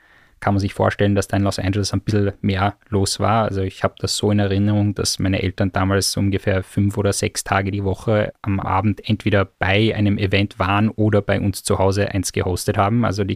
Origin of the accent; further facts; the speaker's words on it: Austria; accent: Austrian German; first language English; German is a second language; Klingt vielleicht komisch, wenn ich jetzt mit, sag ich mal, perfekten österreichischen Deutsch spreche, aber für mich ist trotzdem die englische Sprache, wo ich mich wohler fühle.